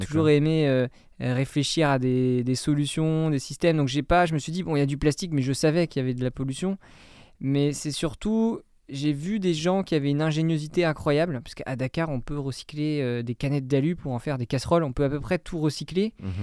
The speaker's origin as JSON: {"language": "French", "town": "Concarneau", "region": "Brittany", "country": "France", "tie": "born or raised there", "said": "J'ai toujours grandi au bord de l'eau, j'ai grandi à Concarneau, en Bretagne."}